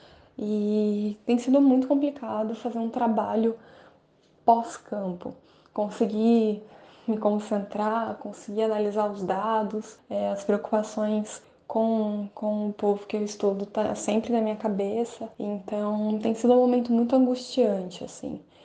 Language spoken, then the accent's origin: Portuguese; São Paulo, Brazil; Eu sou da região do interior de São Paulo